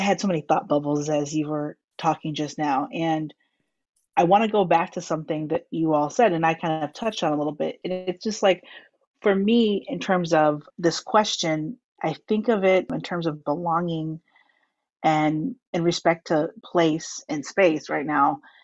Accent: Midwest, United States; I grew up in the Midwest and I'm like, I started to realize, yes, my race and my ethnicity and my cultural upbringing does influence me

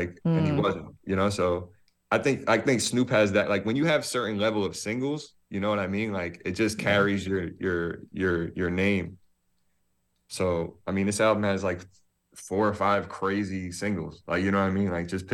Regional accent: East Coast, United States; I was from the I'm from the East Coast, so it's like, fuck it.

